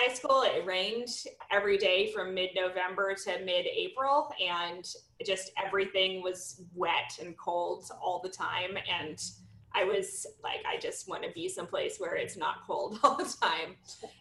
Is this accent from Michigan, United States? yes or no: no; Oregon, United States; No, I'm actually from rural southern Oregon, about as far away from Portland as you can get in Oregon, the southwest corner of the state.